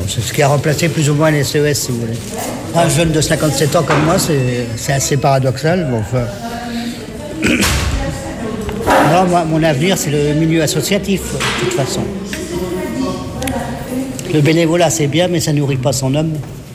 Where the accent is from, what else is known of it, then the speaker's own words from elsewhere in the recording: Nancy, Grand Est, France; born there; also born or lived in Chambéry; Ah oui, oui, je suis né dans un dépôt vapeur à Nancy.